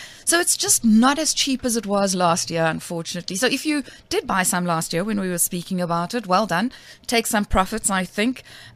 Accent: South Africa; To find work now would be impossible as a South African, I think.

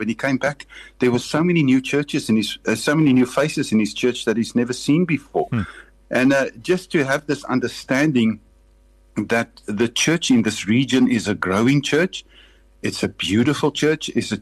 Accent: South Africa; and he saw that we are from South Africa.

